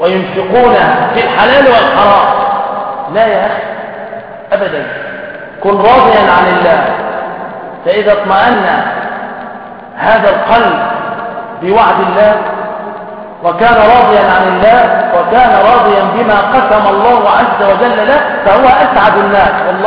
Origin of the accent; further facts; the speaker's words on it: Damietta, Damietta Governorate, Egypt; على فكرة أنا من دمياط حتى لا يقرأ هذا غريب يقول هكذا على الدمياط